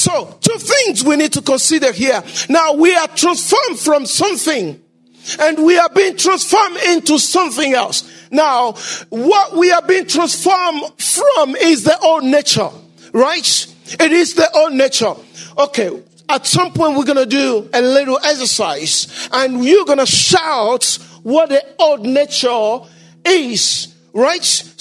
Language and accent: English; Benin; I'm from Benin.